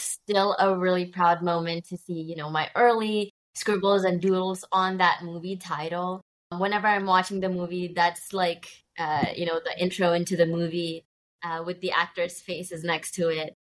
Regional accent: Kerala, India; growing up in India, I cherish both like the Kochi and Palakkad, you know, backgrounds, because my mom was from Kochi, dad was from Palakkad.

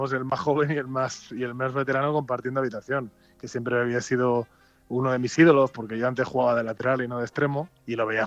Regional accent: Palafrugell, Catalonia, Spain; el deporte, digamos, del colegio, del Prats de la Carrera, donde me crié en Palafrugell.

